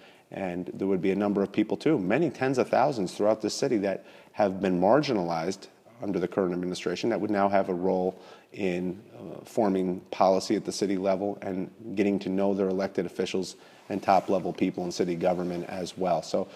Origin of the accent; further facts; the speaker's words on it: Albany, New York, United States; The fact that I was born and raised in Albany